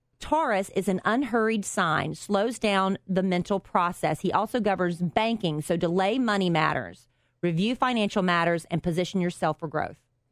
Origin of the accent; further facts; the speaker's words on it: Florence, South Carolina, United States; Darlington! I grew up in Florence.